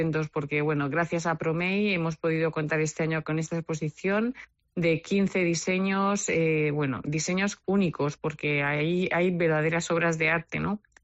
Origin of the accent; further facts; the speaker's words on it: Albacete, Castilla-La Mancha, Spain; Somos de Albacete, de Castilla-La Mancha, y aquí se hacen cosas maravillosas.